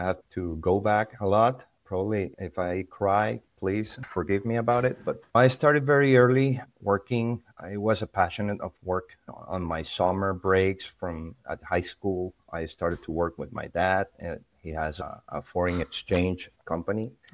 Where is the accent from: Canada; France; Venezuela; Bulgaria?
Venezuela; Maracay, Aragua; also born or lived in Margarita Island; I am from Venezuela, as you mentioned, but I grew up in a little island called Margarita Island. And actually, I grew up in another town that is called Maracay, which is 150 kilometers from the capital, Caracas, and grew up in a family with religious principles